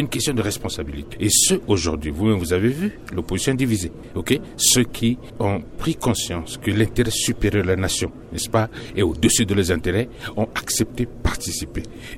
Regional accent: Central African Republic; Nous sommes des Centrafricains. Ensemble, bâtissons un pays.

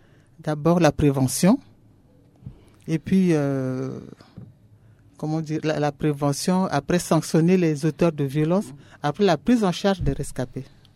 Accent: Central African Republic; Et chez nous, en Centrafrique

